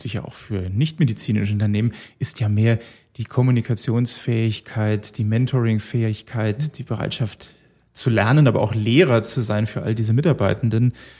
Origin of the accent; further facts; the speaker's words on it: Bavaria, Germany; Und auch bei uns daheim in Bayern oder auch in Deutschland gibt es gar nicht so viel eigenständige Kinderspitäler